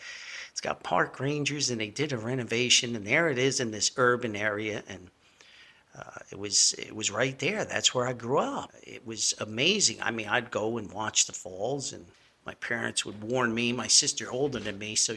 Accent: Paterson, New Jersey, United States; And I grew up on Wayne Avenue in Paterson, New Jersey.

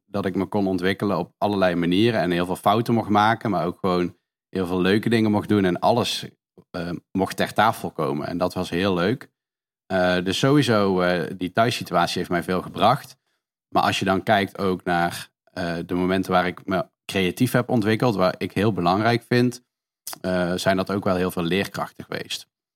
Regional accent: Duizel, North Brabant, Netherlands; Ik ben opgegroeid in Duizel, net iets naast Eersel, een beetje richting België, een heel klein dorpje. 2000 inwoners of zo.

